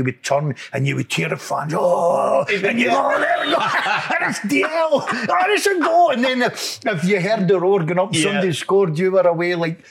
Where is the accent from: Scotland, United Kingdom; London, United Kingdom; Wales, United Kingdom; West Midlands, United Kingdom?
Scotland, United Kingdom; Motherwell; I grew up in Motherwell. I never get the privilege to play with Motherwell. I grew up in Motherwell